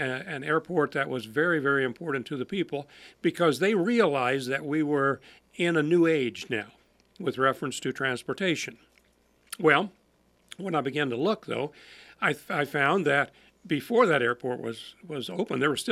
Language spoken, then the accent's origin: English; Effingham, Illinois, United States; But when I was growing up in Effingham, I remember that we had some relatives who lived on the north side of Effingham out in the country.